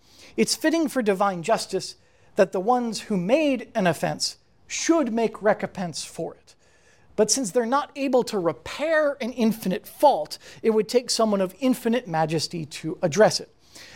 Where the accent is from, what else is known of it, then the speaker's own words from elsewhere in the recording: New York City, New York, United States; I am from the New York City general area, and I want to avoid it as much as possible, a feeling I'm sure much of you share.